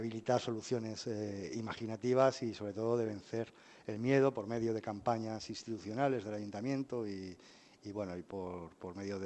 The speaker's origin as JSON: {"language": "Spanish", "town": "Benidorm", "region": "Valencian Community", "country": "Spain", "tie": "born or raised there", "said": "he estado en Benidorm, y que sabéis que es mi pueblo"}